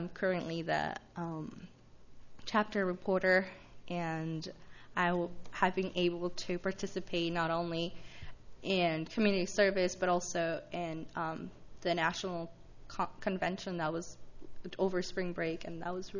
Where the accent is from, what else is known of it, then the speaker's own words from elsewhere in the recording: Santa Maria, California, United States; And I am also from Santa Maria.